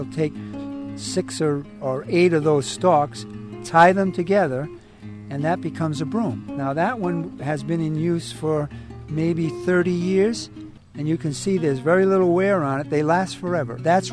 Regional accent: Bristol, South West England, United Kingdom; I was born and raised in Bristol, so I've lived here all my life.

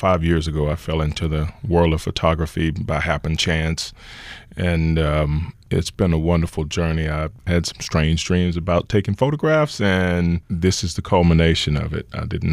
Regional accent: New Orleans, Louisiana, United States; When I was growing up in New Orleans, the streets were so swollen with the music.

